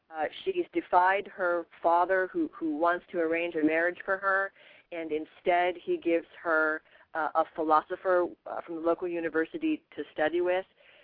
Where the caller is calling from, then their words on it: Pittsburgh, Pennsylvania, United States; Hi, guys. … I'm from Pittsburgh, Pennsylvania.